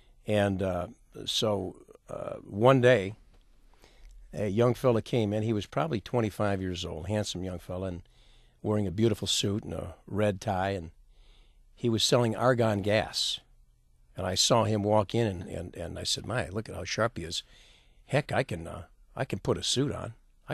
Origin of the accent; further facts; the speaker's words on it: Warren, Michigan, United States; Yeah, I grew up in Warren, Michigan, and it was one of those terrific neighborhoods where we had every nationality.